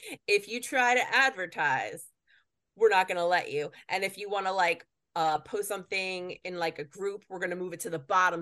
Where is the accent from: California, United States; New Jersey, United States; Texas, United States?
New Jersey, United States; Like I make joke because I'm from New Jersey. So it's just the way that I talk.